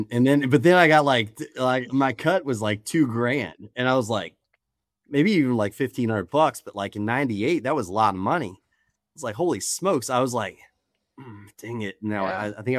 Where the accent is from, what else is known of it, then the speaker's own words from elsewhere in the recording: Virginia, United States; I'm originally from Virginia and up in the mountains, like Appalachia more than Northern Virginia, the Shenandoah Valley.